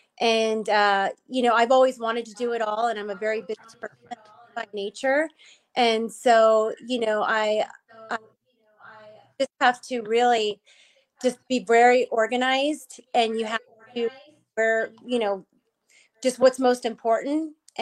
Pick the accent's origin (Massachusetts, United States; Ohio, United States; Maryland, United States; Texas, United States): Ohio, United States; Youngstown; A lot of people think I'm from Lowville, Ohio, but I'm from Youngstown. I was an open enrollment student at Lowville High School